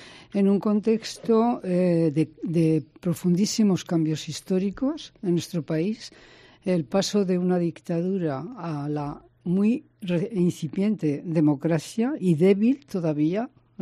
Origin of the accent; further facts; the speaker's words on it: Spain; moved away; En el 1962, cerca del 63, tuve que salir de España a buscar trabajo. Era muy joven, la mayor de 8 hermanos, y tuve que ir a buscar trabajo a Francia, como tantos emigrantes.